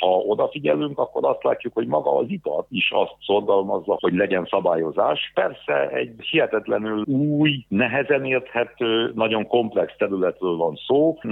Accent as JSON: {"language": "Hungarian", "region": "Transylvania", "country": "Romania", "said": "jelen pillanatban legalábbis otthon Erdélyben én nem mondanám azt"}